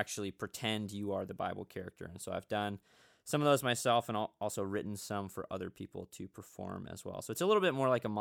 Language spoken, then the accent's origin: English; Fairbanks, Alaska, United States; also born or lived in Australia; I grew up in Fairbanks, Alaska. Was born in Australia, actually. Got that dual citizenship going on.